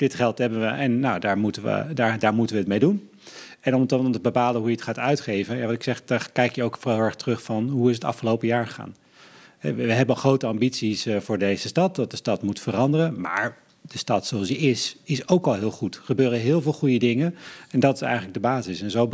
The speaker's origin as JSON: {"language": "Dutch", "town": "Haarlem", "region": "North Holland", "country": "Netherlands", "tie": "born there", "said": "41 jaar inmiddels, geboren in Haarlem, een tijdje weg geweest en toen in 2014 weer teruggekomen in de gemeente Haarlem."}